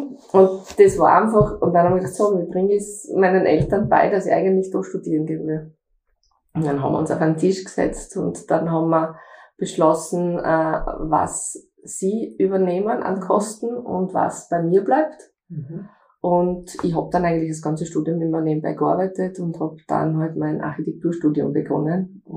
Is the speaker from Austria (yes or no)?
yes; Fürstenfeld, Styria, Austria; now in St. Veit an der Glan, Austria; Ich bin eine echte Fürstenfelderin. Durfte noch in Fürstenfeld im Krankenhaus geboren werden.